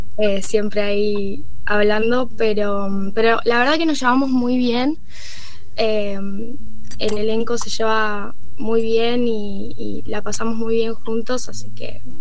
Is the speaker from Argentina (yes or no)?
yes; Azul, Buenos Aires Province, Argentina; now in Buenos Aires, Argentina; porque yo soy del interior.